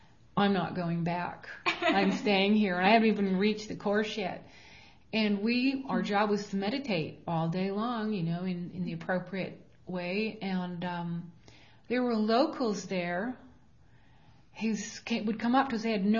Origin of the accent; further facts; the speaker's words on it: Vancouver, British Columbia, Canada; I'm Canadian.